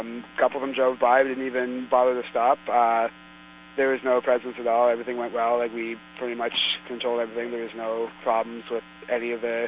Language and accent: English; New Brunswick, Canada; I'm from New Brunswick.